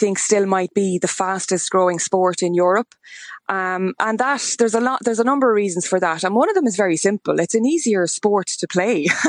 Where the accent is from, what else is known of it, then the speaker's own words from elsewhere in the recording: Kilkenny, County Kilkenny, Ireland; when I was growing up in Kilkenny, there was no ladies football